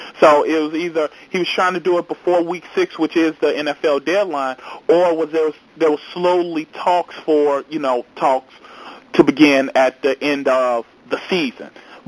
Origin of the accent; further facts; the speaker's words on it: Chicago, Illinois, United States; I was willing to watch the Bears, and I don't watch the Bears, and I'm from Chicago.